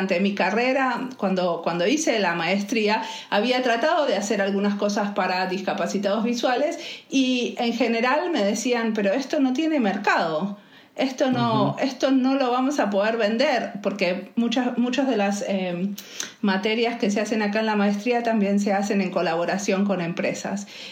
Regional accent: Argentina; now in Finland; aunque vivo acá hace 20 años, ¿no? Hay cosas que me siento muy argentina y hay otras cosas que cuando voy a Argentina me siento muy finlandesa.

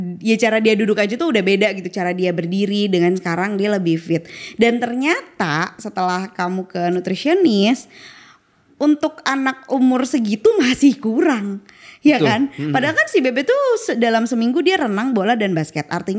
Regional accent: Bandung, West Java, Indonesia; Kalau di daerah aku tuh ya di ujung Berung tuh banyak banget ya

